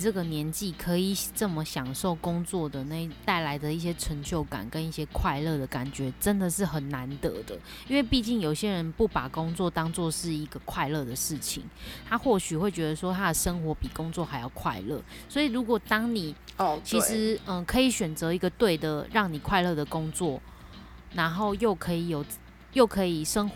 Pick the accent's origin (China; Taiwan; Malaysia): Taiwan; Taipei; 我们都是台北人，就是我们都在台北，我们没有离乡背景